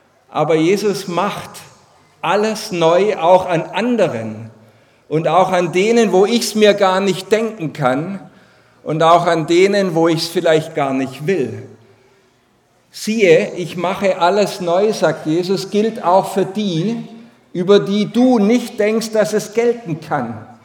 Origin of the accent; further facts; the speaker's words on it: Strümpfelbach, Baden-Württemberg, Germany; Dann sagt er, er kommt aus Strümpfelbach. Der Name ist nicht so wichtig, aber da bin ich nun mal geboren.